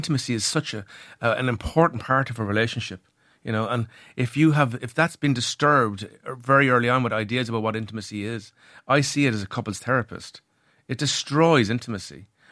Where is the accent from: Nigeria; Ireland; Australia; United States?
Ireland; Cork, Munster; I grew up in Cork